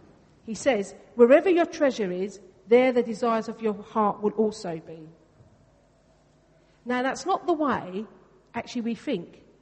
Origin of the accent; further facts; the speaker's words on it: Greece; first language Greek; English is a second language; I do speak Greek, actually. It's my first language. It's my most natural language. I don't get a chance to say it much.